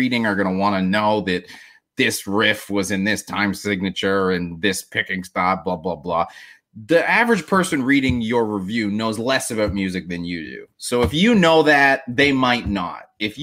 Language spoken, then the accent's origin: English; Canada; as a Canadian